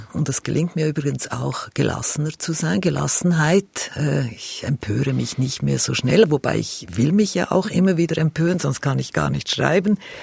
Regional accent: Lucerne, Switzerland; ich bin ja katholisch aufgewachsen natürlich in Luzern.

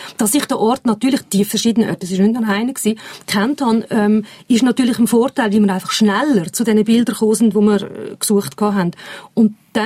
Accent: Laufenburg, Aargau, Switzerland; Ich bin in Laufenburg aufgewachsen.

